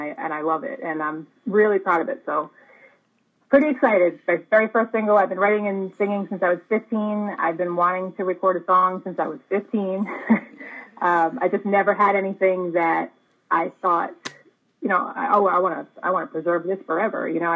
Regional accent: Rhode Island, United States; I'm in Rhode Island. I'm born and raised right here, so.

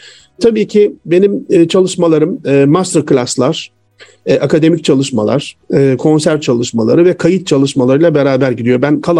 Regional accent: Çanakkale, Turkey; Bir Çanakkale'li olarak Sayın Bakanımız tarafından davet edildim.

